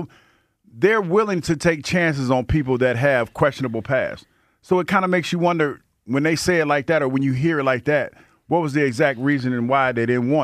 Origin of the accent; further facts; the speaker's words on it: Ohio, United States; You know, I'm from Ohio, so I can say this.